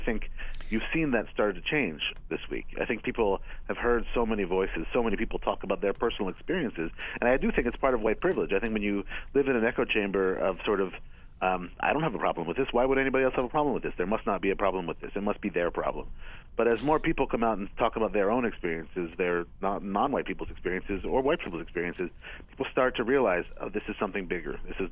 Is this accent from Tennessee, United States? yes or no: no; Baltimore, Maryland, United States; I grew up in Baltimore